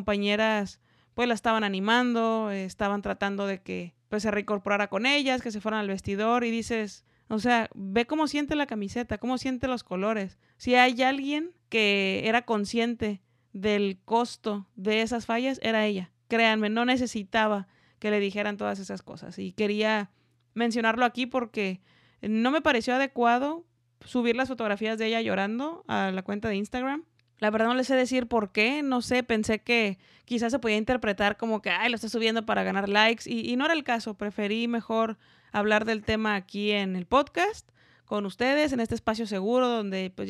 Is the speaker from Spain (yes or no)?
no; Mexico; soy mujer, soy mexicana